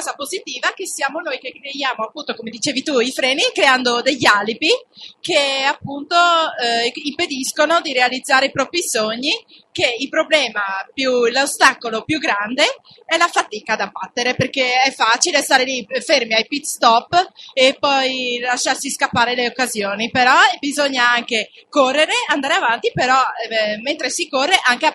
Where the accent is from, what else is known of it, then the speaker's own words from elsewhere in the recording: Friuli-Venezia Giulia, Italy; now in Verona, Italy; una come me che viene dalla provincia, che non sono originaria di Verona, sono originaria di un piccolo paesino della provincia di Udine